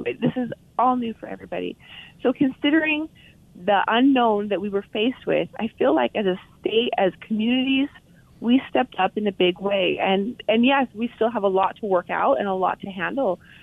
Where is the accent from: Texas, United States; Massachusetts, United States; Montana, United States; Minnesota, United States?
Montana, United States; I'm from Montana originally, but I came down to go to school at BYU.